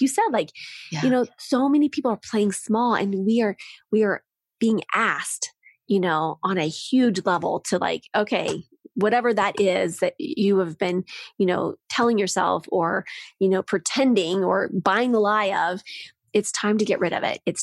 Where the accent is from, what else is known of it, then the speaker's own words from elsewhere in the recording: Midwest, United States; You know, I gave this silly analogy that I'm from the Midwest. And so I grew up on a farm.